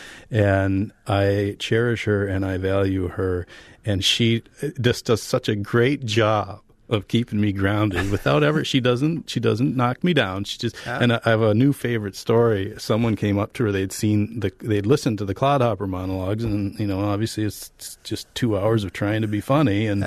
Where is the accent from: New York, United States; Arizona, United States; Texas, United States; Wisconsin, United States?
Wisconsin, United States; Wisconsin Rapids; born there